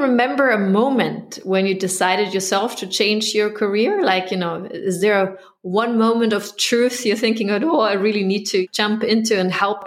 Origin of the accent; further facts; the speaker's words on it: Bavaria, Germany; I grew up in the Bavarian Alps, and we had a lot of farmers there who were actually biogas factories